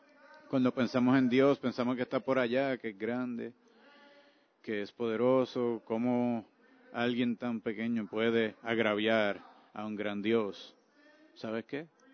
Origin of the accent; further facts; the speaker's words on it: New York, United States; Es cierto, yo soy de Nueva York, así que yo le puedo ir a los Gigantes.